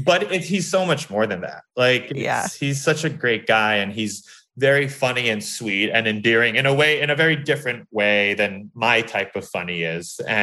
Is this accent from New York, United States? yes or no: yes; New York, United States; because I grew up in New York